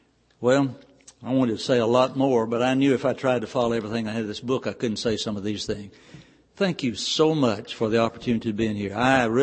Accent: Tennessee, United States; I know of two congregations in my home state of Tennessee that were in existence back to 1805.

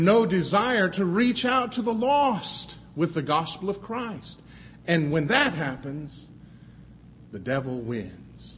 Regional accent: Texas, United States; I'm glad I grew up in East Texas because you understand this.

